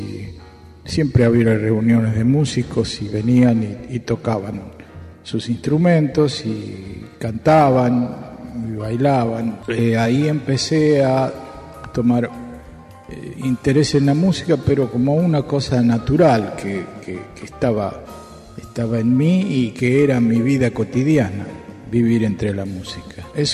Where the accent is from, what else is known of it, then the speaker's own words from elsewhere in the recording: Tucumán, Argentina; en Tucumán, donde yo nací